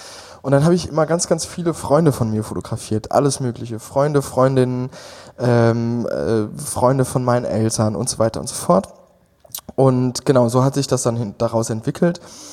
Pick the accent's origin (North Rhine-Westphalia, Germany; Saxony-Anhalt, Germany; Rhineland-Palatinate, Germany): Rhineland-Palatinate, Germany; now in Berlin, Germany; bin seit 2,5 Jahren Wahlberliner. Komme ursprünglich gebürtig komme ich aus Hunsang, das ist so am äußersten Rande vom Westerwald, schon fast im feindlichen Hessen.